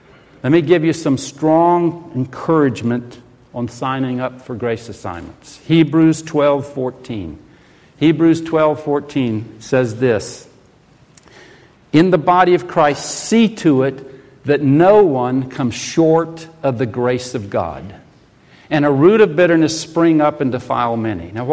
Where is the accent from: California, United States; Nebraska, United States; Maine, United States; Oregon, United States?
Oregon, United States; It's where I came from. I came from Oregon.